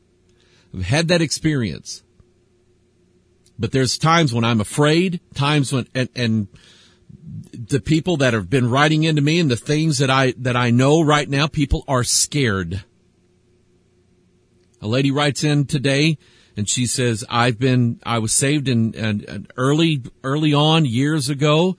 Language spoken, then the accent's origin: English; United States; I am an American. I have the right and the freedom to say things like that.